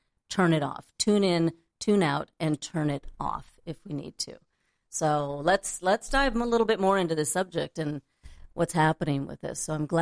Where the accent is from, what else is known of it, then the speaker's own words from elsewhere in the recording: Alaska, United States; now in Los Angeles, United States; I was raised in Alaska. I was not raised here in Los Angeles